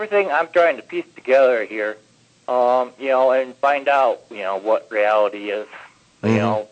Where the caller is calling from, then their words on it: Ohio, United States; from Ohio.